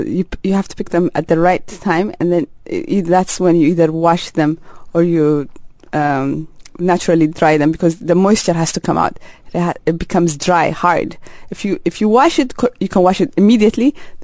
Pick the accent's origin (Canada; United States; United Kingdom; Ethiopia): Ethiopia; Harar, Harari; it was also a way to give back to the community I am from. I'm from Harar.